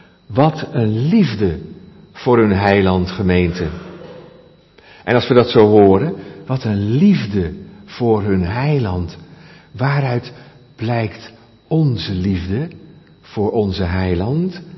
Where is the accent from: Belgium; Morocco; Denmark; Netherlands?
Netherlands; Sassenheim, South Holland; born there; mijn geboorteplaats Sassenheim. Dat ligt bij Lisse, bij de Keukenhof in de buurt, Sassenheim.